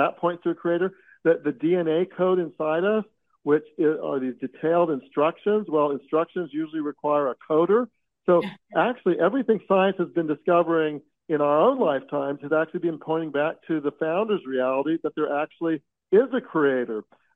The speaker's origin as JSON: {"language": "English", "country": "United States", "said": "we need to not just have a knee-jerk pride just because we're Americans."}